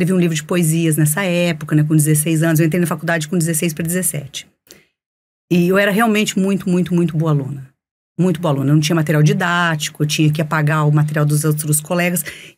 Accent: Barretos, São Paulo, Brazil; eu sou de Barretos

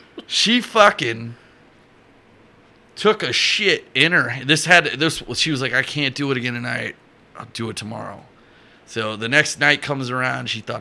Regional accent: Columbia, South Carolina, United States; And the guy that owned the pizza place was from Columbia, South Carolina, my hometown.

